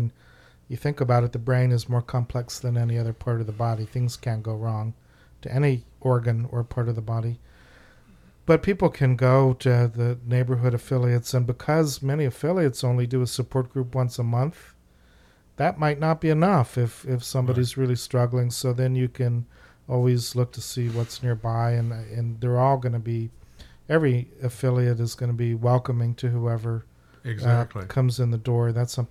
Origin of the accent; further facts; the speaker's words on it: Ohio, United States; also born or lived in New England; I'm from Ohio, and I lived in New England.